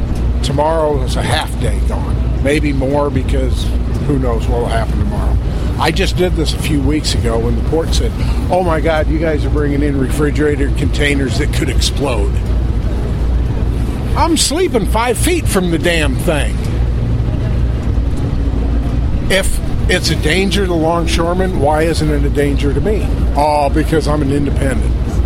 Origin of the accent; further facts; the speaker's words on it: Midwest, United States; You know, like I say, I'm from the Midwest, so a lot of this kind of thinking is a little beyond me.